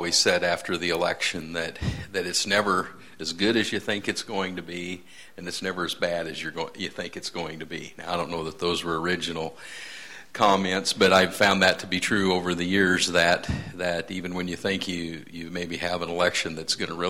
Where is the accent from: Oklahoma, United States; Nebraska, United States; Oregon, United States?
Nebraska, United States; since I'm from Nebraska, is just a couple comments on the Keystone XL pipeline.